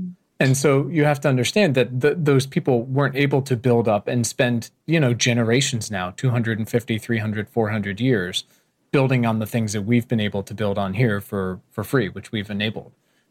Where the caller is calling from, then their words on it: Williamsburg, Virginia, United States; I'm calling you from Colonial Williamsburg, Virginia